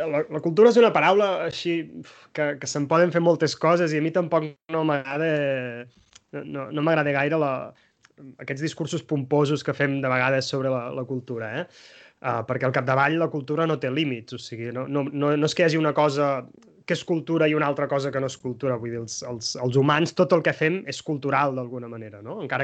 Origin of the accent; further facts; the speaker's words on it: Solsona, Catalonia, Spain; jo sóc de Solsona, en la meva comarca